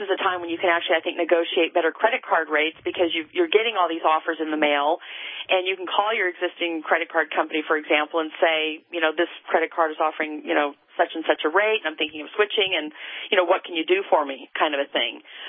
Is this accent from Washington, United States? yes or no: yes; Seattle, Washington, United States; I was in Manhattan I'm from Seattle, but I was in Manhattan on business in January.